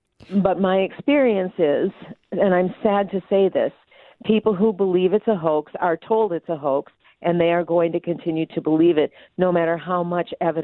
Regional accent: Wisconsin, United States; Didn't matter if I was from Wisconsin, and didn't matter where my license was

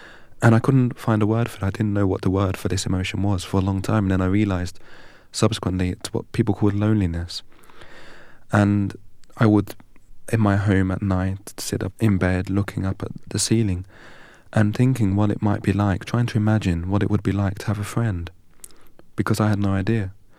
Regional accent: England, United Kingdom; bet aš nesu Lietuvis, I'm not Lithuanian. Aš esu iš Anglijos, I'm from England.

